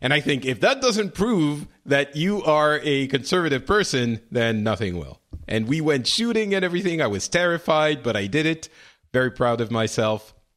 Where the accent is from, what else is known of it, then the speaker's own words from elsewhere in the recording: France; I'm from France